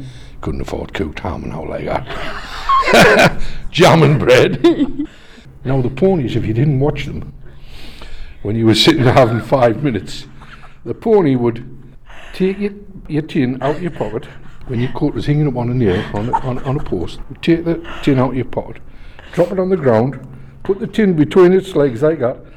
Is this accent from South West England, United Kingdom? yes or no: no; Easington Colliery, North East England, United Kingdom; I was born and bred in Easington Colliery. My parents are miners.